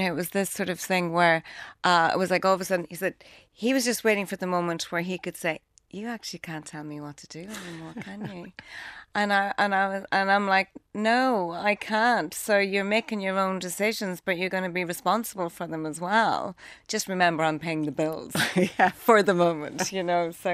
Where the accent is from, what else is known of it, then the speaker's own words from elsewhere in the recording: Dundalk, Leinster, Ireland; we grew up in Dundalk. Mum and dad are both from Dundalk. Their family heritage would be Tyrone and Donegal.